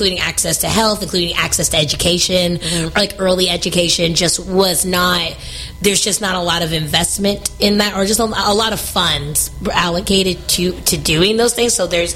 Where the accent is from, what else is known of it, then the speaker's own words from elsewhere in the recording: California, United States; I think growing up in the Bay Area, it's a different.